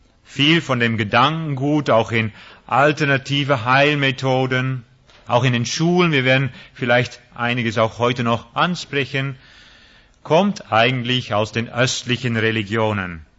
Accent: Netherlands; German is a second language; now in Germany; Ich bin Holländer. Ich werde nie eine echte Deutsche in dem Sinne, obwohl ich schon lange in Deutschland wohne.

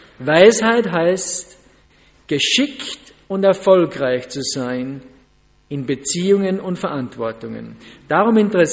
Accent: Styria, Austria; Die Ramsau, das ist das Dorf ein bisschen höher oben. Da bin ich geboren, aufgewachsen. Wohne noch immer in dem Haus, wo ich geboren bin.

